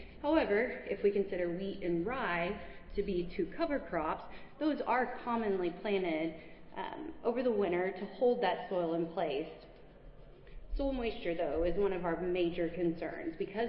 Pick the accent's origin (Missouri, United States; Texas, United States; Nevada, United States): Texas, United States; now in Lubbock, United States; I grew up in South Texas, and I thought that I was relatively familiar with farming operations, farming practices. And then I moved to Lubbock in 2014